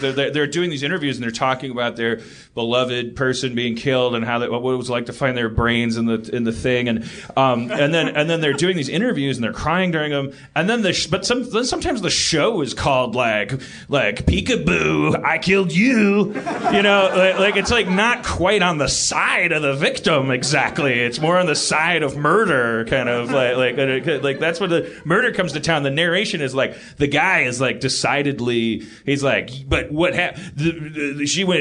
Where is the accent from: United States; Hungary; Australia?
United States; Brooklyn, New York